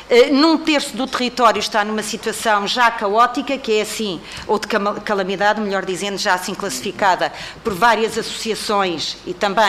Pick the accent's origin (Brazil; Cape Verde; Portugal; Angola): Portugal; Alentejo; como alentejana que sou, de facto nós vemos o nosso território morrer